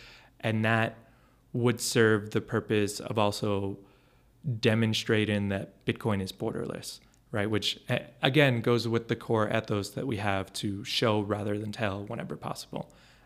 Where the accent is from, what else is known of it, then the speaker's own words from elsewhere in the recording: New York, United States; And I'm from New York. I was in New York when the pandemic hit there